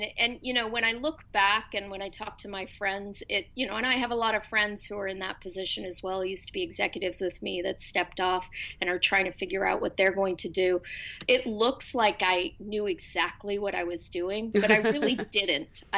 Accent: Berkeley, California, United States; I grew up in Berkeley.

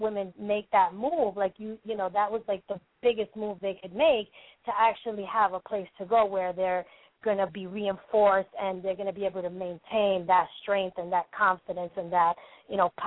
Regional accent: Brooklyn, New York, United States; and I grew up in Brooklyn as a little girl, and, like, you know, we walked, I remember, like, walking downtown Brooklyn and all

